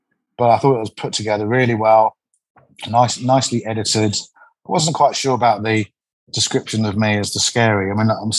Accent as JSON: {"language": "English", "town": "Maidstone", "region": "South East England", "country": "United Kingdom", "tie": "born or raised there", "said": "I was brought up in Maidstone down in Kent"}